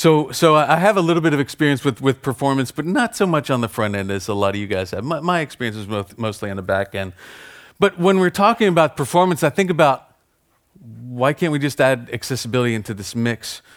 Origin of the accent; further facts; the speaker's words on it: United States; I'm American, so I'm a shameless capitalist, and I like money.